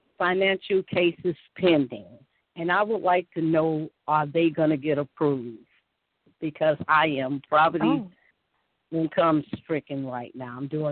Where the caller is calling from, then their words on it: Alabama, United States; Alabama, Denise.